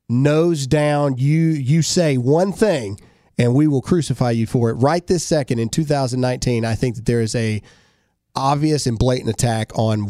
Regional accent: Mississippi, United States; We got in trouble our very first episode because we're from Mississippi, so we said caveat.

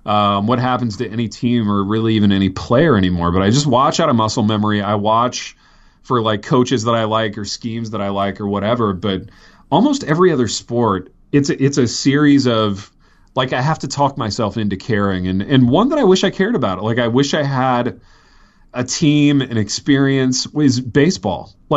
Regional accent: Indiana, United States; because I grew up in Indiana.

